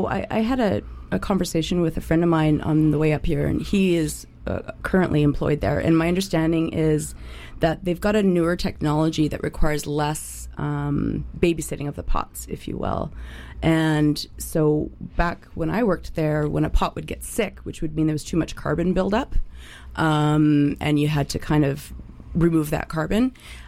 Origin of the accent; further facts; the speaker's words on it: Kitimat, British Columbia, Canada; So I wasn't born, but I moved there with my parents when I was about two or three. So it's my hometown. It's where I grew up. It's where I graduated high school.